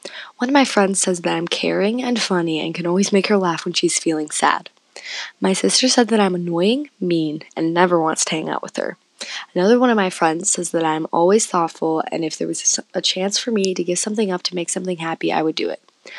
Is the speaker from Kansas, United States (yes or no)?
no; Robbinsdale, Minnesota, United States; now in Arden Hills, United States; I grew up in Robbinsdale, Minnesota, and I now live in Arden Hills, Minnesota.